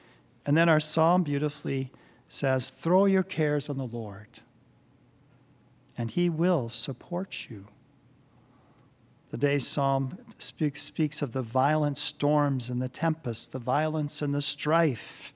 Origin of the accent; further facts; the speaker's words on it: Worthington, Iowa, United States; I remember growing up in Worthington, Iowa, St. Paul's Catholic Church there, and I can still picture in my mind the stained glass window of Jesus with the children